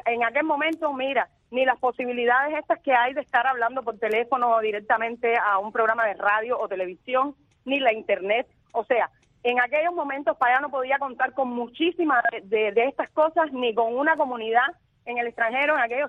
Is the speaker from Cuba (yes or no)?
yes; Cuba; nosotros somos ciudadanos cubanos